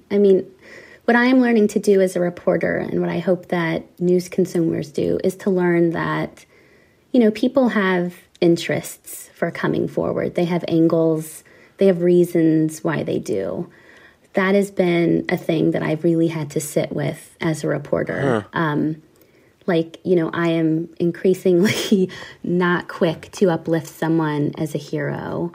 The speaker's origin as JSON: {"language": "English", "country": "United States", "said": "even as an American citizen with lots of privileges."}